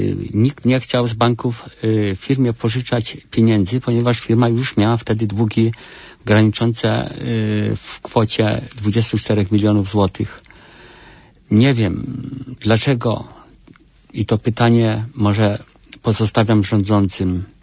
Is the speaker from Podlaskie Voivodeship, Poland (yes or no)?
no; Straszewo, Kuyavian-Pomeranian Voivodeship, Poland; Pochodzę z małej miejscowości Straszewo, gmina Konec.